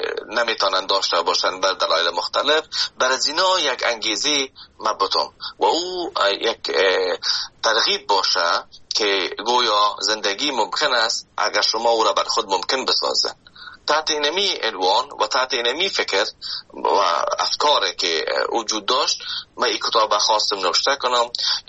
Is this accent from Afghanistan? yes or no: yes; Afghanistan; now in Canada; من از افغانستان به کانادا آمدم